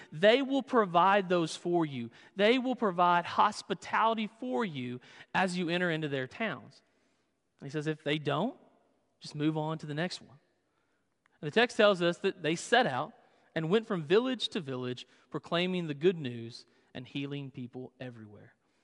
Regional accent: Southern United States, United States; Now, I'm from the South. I love cornbread.

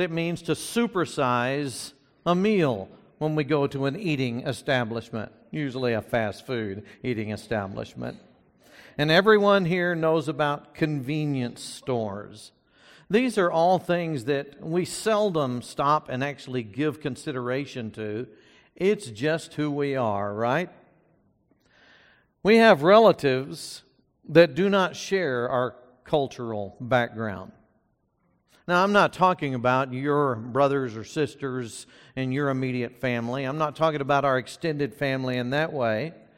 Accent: Texas, United States; also born or lived in Louisiana; I am from the South. I was born in Louisiana and raised in North Texas.

